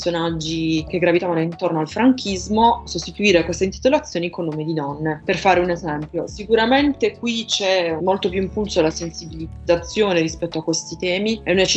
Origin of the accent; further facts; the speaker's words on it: Apulia, Italy; io sono pugliese, pugliano